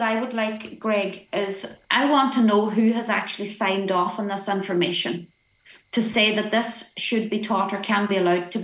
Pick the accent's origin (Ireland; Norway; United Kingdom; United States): Ireland; it gives the wrong interpretation of who we are, who we are as Irish people